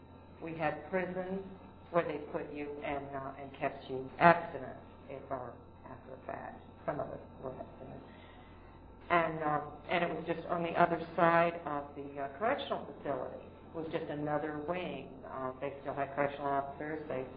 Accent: West Coast, United States; I returned to California. I was raised on the West Coast. My people were.

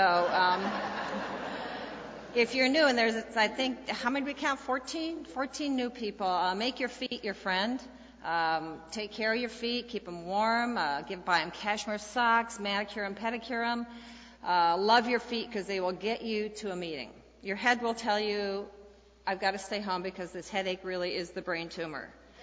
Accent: Iowa, United States; It's like, I grew up in Iowa

